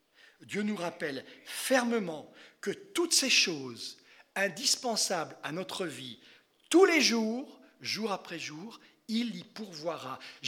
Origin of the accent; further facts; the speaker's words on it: France; Si on devait demander aux Français, je suis Français, hein